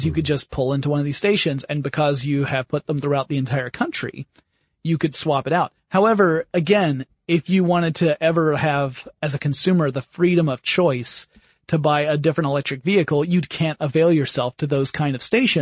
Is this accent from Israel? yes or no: no; United States; see, being American, I'm ignorant.